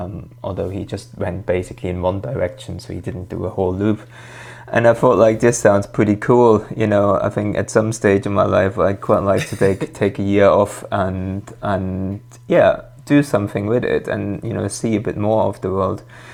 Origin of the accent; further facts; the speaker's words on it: Thuringia, Germany; English is a second language; I grew up very, very close to the former border. I grew up in the Eichsfeld, which was one of those regions in Germany that was divided into East and West Germany, basically.